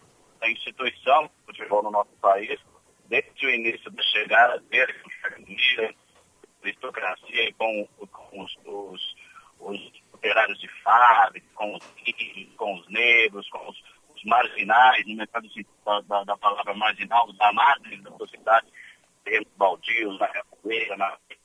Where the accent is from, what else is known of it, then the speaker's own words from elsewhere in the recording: Araraquara, São Paulo, Brazil; Araraquara, minha cidade natal.